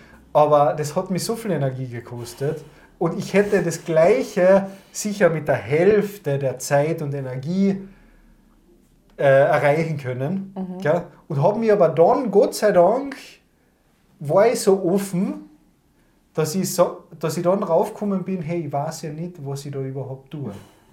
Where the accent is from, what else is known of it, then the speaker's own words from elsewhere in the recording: Carinthia, Austria; Sagt man bei uns in Kärnten.